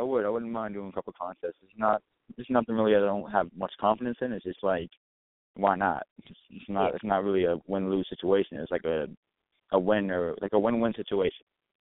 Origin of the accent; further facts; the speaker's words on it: Silver Spring, Maryland, United States; I'm from Silver Spring, Maryland. Maryland area code is 301.